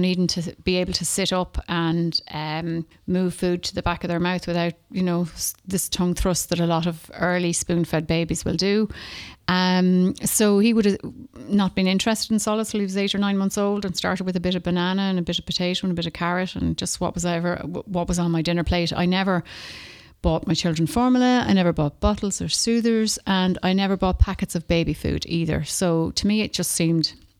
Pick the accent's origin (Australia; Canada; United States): Australia; born there; I was born in Australia. My mum is an Aussie and my dad is from Wexford. So when I was born in 1967 in Australia